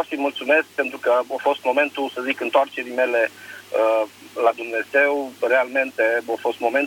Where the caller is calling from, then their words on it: Bistrița, Bistrița-Năsăud, Romania; sunt de la Bistrița.